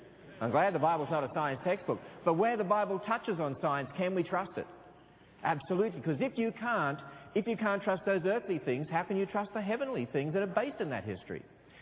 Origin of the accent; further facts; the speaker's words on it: Australia; I hope you can tell that I am Australian.